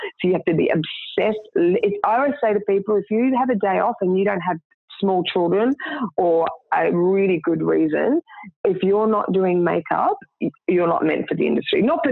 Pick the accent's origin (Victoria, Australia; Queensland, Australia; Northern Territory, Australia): Queensland, Australia; Brisbane; Okay, well, I'm from Queensland, Brisbane originally.